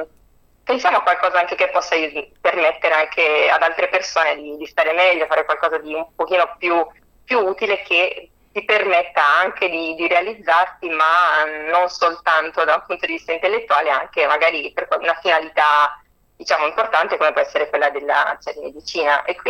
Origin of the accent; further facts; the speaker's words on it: Vicenza, Veneto, Italy; born there; Quindi io sono nata a Vicenza.